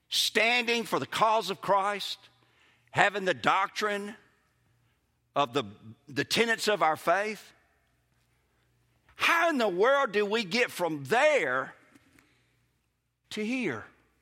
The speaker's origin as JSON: {"language": "English", "town": "Kosciusko", "region": "Mississippi", "country": "United States", "tie": "born or raised there", "also_born_or_lived": "Clinton / Hattiesburg", "said": "I grew up in Kosciuszko, and then I went to Clinton my last 2 years of high school. Those are like home for me. But I was born in Hattiesburg."}